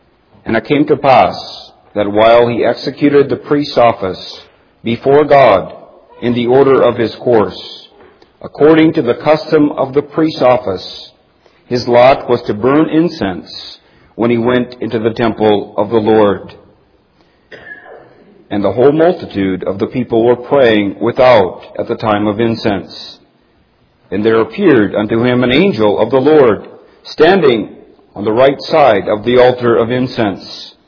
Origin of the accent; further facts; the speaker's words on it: Alberta, Canada; I'm from Alberta, Canada